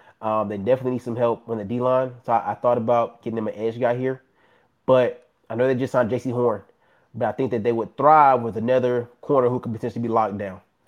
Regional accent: Charlotte, North Carolina, United States; Listen, I'm from Charlotte, North Carolina. So it brings me some pleasure to do this pick.

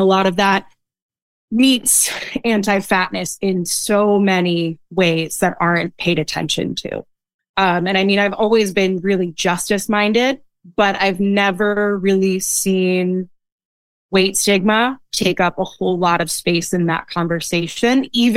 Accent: New York, United States; I am an English educator from New York.

